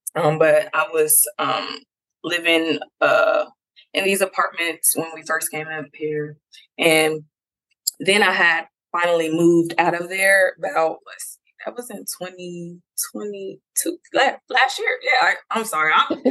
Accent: Dayton, Ohio, United States; now in Columbus, United States; I'm from Dayton, Ohio, and I grew up in a small town, and I moved to Columbus in April 2021 after I had my son.

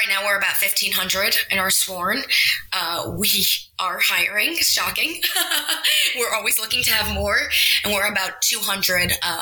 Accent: New Jersey, United States; about 2.5 hours from where my family was from and where I grew up in New Jersey.

